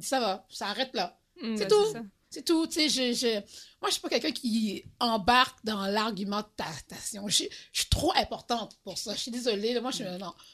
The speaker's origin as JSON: {"language": "French", "town": "Rivière-des-Prairies", "region": "Quebec", "country": "Canada", "tie": "born or raised there", "said": "Et puis, j'ai grandi à Rivière-des-Prairies."}